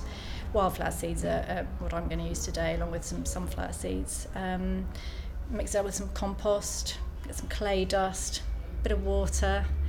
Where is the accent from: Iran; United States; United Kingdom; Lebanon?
United Kingdom; Bournemouth, South West England; I'm 45, and I'm from Bournemouth in Dorset.